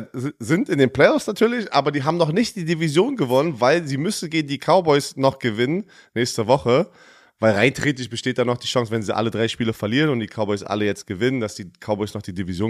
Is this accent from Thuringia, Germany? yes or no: no; Berlin, Germany